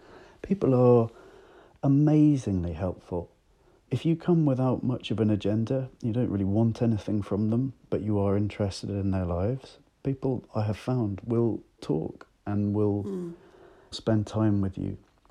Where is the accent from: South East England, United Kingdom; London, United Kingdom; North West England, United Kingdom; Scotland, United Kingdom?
London, United Kingdom; 2012 Olympics because it felt to me that, you know, this was the greatest show on earth and it was coming to my hometown and I wanted to write about it.